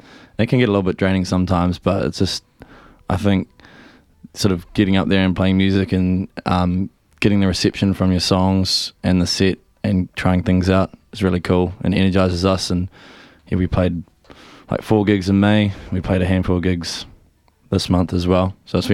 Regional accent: New Zealand; I like saying we're five blokes from New Zealand, and we're obviously quite rooted in the sort of Kiwi indie scene

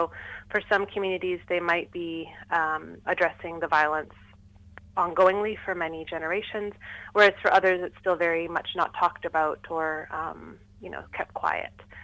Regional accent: British Columbia, Canada; I'm a Kwagil from the Kwakwaka'wakw First Nation in what's now called Canada. And I'm an assistant professor at the University of British Columbia.

